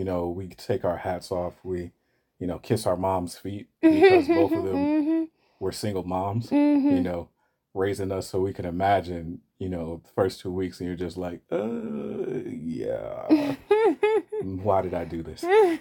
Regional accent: Detroit, Michigan, United States; Detroit is in the playoffs. I'm from Detroit, so.

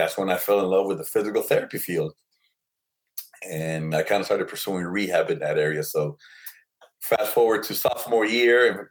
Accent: New York City, New York, United States; also born or lived in Colombia; But I was born in Colombia. When I was a few months old, my parents moved to New York City, you know, searching for that American dream like everybody else. And it was hard. I mean, it was great memories growing up in New York City for the formational years.

